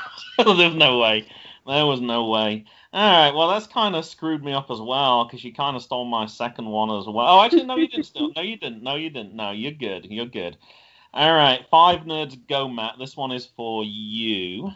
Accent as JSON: {"language": "English", "country": "United Kingdom", "said": "As a British person, why wouldn't you want that?"}